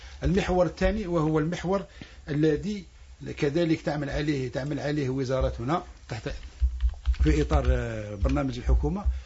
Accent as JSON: {"language": "Arabic", "country": "Algeria", "said": "منطقتنا وبالخصوص بلدنا الجزائر"}